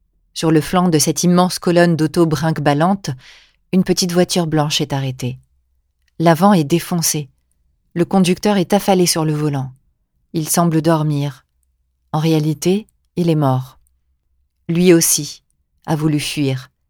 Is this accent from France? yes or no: yes; France; quand nous répondons que nous sommes Français